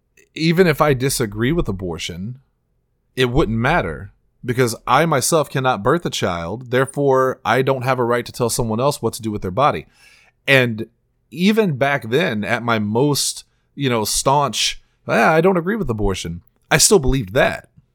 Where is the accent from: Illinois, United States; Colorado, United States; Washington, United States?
Illinois, United States; For the record, I'm from Illinois originally. I just want to say that.